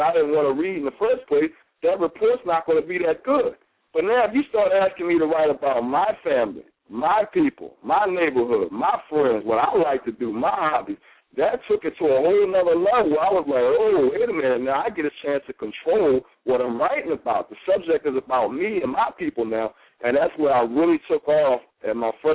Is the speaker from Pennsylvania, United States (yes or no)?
yes; Philadelphia, Pennsylvania, United States; I was a typical boy growing up in Philadelphia.